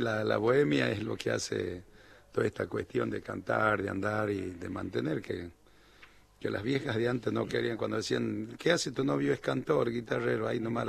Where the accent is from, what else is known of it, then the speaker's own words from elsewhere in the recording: Tartagal, Salta, Argentina; cuando después me vengo de Tartagal a Salta